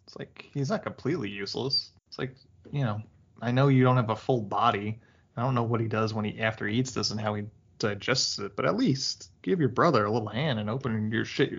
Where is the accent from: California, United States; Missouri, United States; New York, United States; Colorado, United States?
New York, United States; Brooklyn; born there; Yeah, I mean, I was born in Brooklyn, so I lived there for 4 years before we moved.